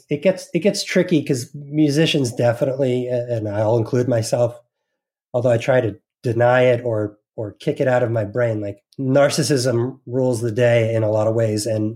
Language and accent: English; New Jersey, United States; growing up in New Jersey, we were sort of in the epicenter, this weird, like, passing through place between the centralized place between New York, Boston, Philadelphia, and DC.